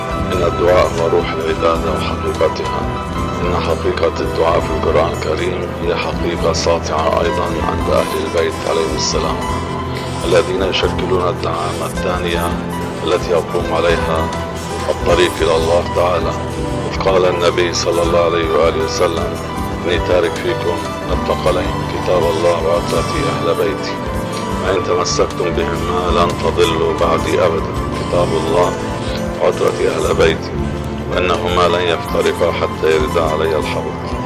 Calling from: Beirut, Beirut Governorate, Lebanon; وهكذا كان الشهداء رحمهم الله عندنا في لبنان

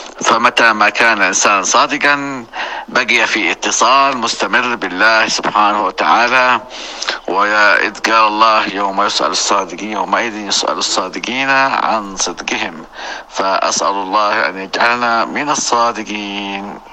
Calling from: Yemen; من اليمن، أحببت أن أشارك مشاركة بسيطة وخفيفة

